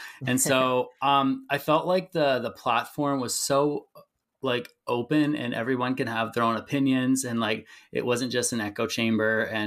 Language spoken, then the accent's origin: English; Canada; I'm from Canada.